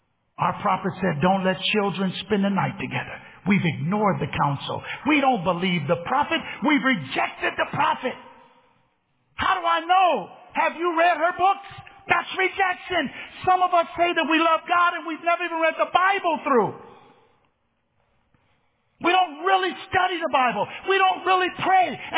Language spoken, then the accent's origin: English; California, United States; But I grew up with gays. I'm from California. It was like not a big deal.